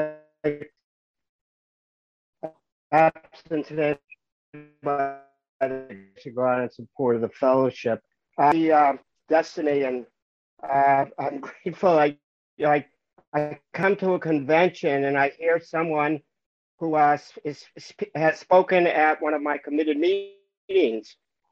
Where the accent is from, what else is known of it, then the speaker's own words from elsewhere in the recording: Boston, Massachusetts, United States; I'm from Boston, I've been in program for 22 years.